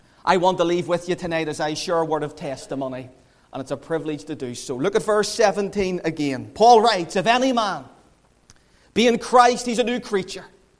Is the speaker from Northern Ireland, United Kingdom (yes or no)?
yes; Belfast, Northern Ireland, United Kingdom; As you know now … I'm from the Donegal Road area in Belfast.